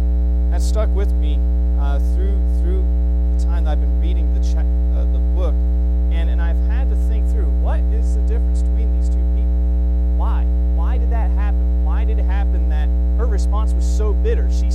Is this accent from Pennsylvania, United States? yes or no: yes; Hershey, Pennsylvania, United States; Growing up in Hershey, Pennsylvania, I lived in an area where there was a Hershey Medical Center.